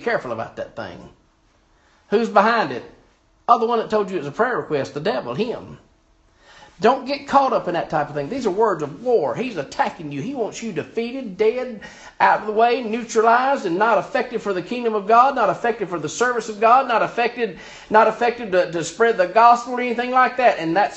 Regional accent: Hawaii, United States; No, I'm Hawaiian. You're short like one of them. You got black hair like one of them. And your eyes kind of, you got that orient. No, I'm from Hawaii. We all look like that in Hawaii.

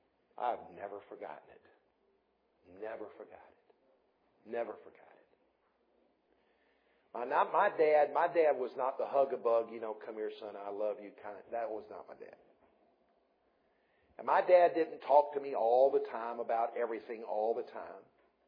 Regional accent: Columbia, South Carolina, United States; But I grew up in Columbia, and Columbia was only 90 miles away.

